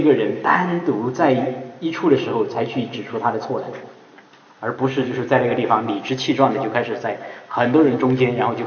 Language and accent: Chinese; China; 我们中国人哈，一直说叫我们有一个词